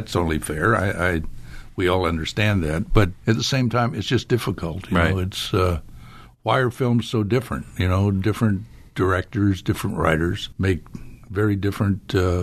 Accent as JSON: {"language": "English", "town": "Long Beach", "region": "California", "country": "United States", "said": "You grew up in the Valley, and I was from Long Beach."}